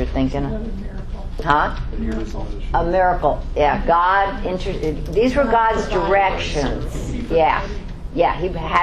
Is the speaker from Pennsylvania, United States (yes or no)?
no; Bronx, New York, United States; Okay, I'm from the Bronx. I don't know what you're saying.